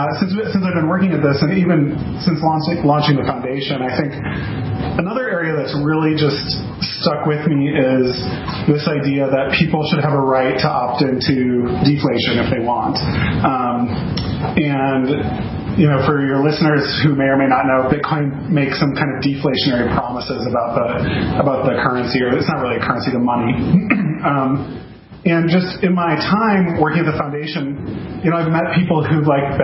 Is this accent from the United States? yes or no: yes; Washington, United States; I'm from Washington State, so I know nothing about legalities in other states.